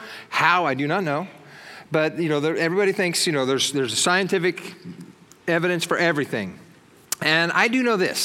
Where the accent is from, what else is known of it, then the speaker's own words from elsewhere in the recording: Bakersfield, California, United States; born there; I was born in Bakersfield. I have that accent.